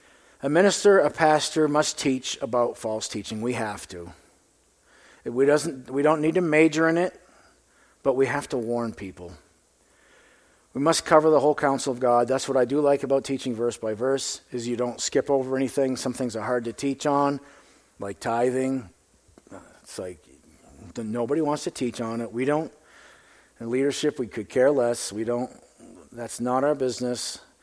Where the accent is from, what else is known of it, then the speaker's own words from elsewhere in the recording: Maine, United States; I'm from Maine. The trees grow like this.